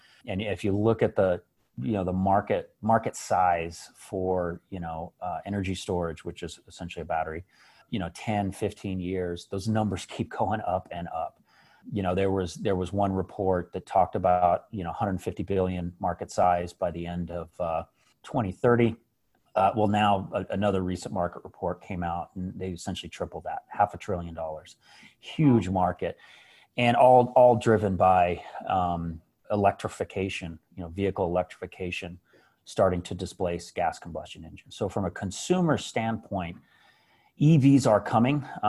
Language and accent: English; New Mexico, United States; And of course, I'm from New Mexico, so everything's got to have green chili.